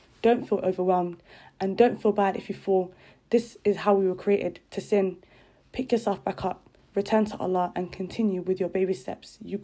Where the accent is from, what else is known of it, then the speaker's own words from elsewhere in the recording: London, United Kingdom; I'm from London